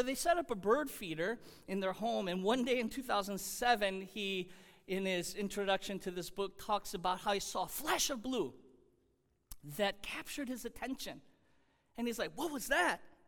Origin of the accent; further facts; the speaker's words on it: Chicago, Illinois, United States; Well, growing up in Chicago, we had long winters